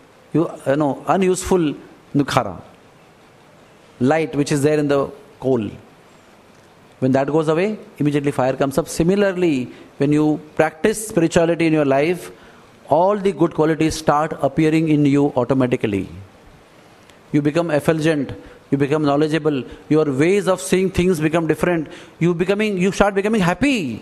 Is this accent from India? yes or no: yes; India; I speak Malwani, you speak Malwani. I speak Konkani, you speak Konkani. You are Indian, I am Indian.